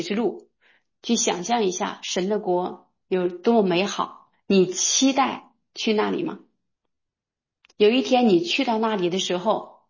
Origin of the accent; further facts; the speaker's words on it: China; 因为我们中国人都太有爱了，都太有责任心了